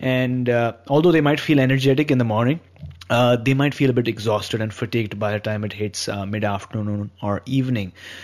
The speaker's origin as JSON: {"language": "English", "country": "India", "tie": "born or raised there", "said": "I've been born and brought up in India"}